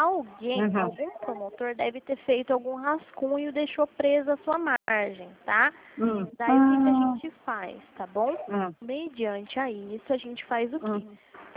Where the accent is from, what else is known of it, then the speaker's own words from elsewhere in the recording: São Paulo, Brazil; Eu sou de São Paulo, falo do telemarketing de São Paulo.